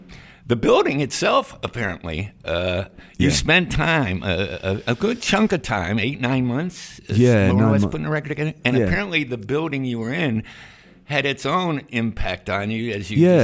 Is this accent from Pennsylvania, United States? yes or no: no; Youngstown, Ohio, United States; And you know, that you mentioned, I'm from Youngstown, actually.